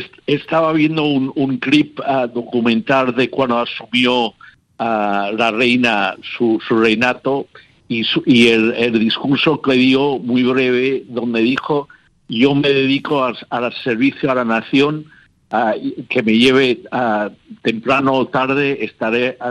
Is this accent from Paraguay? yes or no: no; United Kingdom; yo nací en el 53, justamente en el año que asumió la corona, y como muchos británicos y mucha gente en las previas colonias y el Commonwealth, han vivido bajo su reinato.